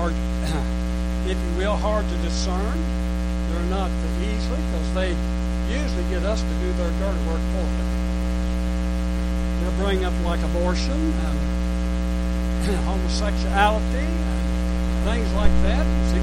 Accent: United States; I was born in America. I had nothing to do with it. I'm American because I was born in America.

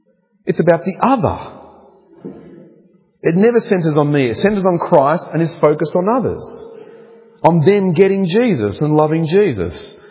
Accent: New South Wales, Australia; I'm from New South Wales. I'm a foreigner to these lands. But I've been here 10 years now

